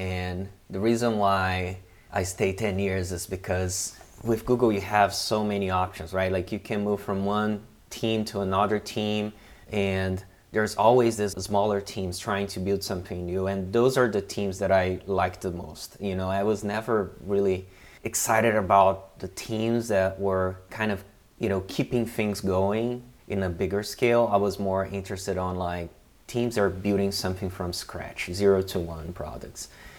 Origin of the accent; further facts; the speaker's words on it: Brazil; English is a second language; I am originally from Brazil, and I think my story began on design with graphic design.